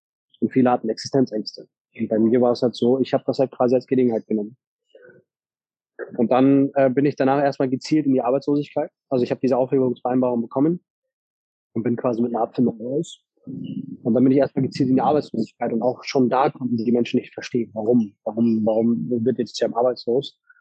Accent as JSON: {"language": "German", "country": "Germany", "said": "Ich bin ein Deutscher mit türkischem Migrationshintergrund. Und meine Eltern sind vor circa über 40 Jahren nach Deutschland gekommen, um hier quasi zu arbeiten."}